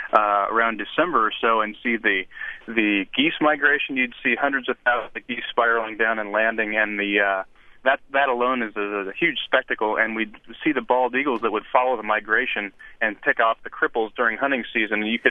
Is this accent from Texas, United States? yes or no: no; Kansas, United States; now in Portland, United States; I'm live in Portland now, but I'm originally from Kansas